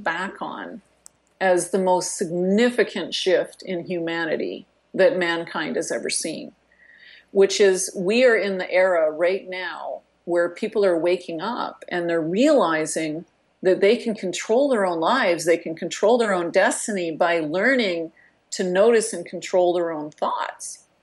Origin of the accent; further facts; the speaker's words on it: Canada; I'm from the Canadian equivalent of the backwoods, right? Like I, you know, I'm not only Canadian, but I grew up in the north, right? And, you know, my family used to spend their summers in a remote backwoods cabin.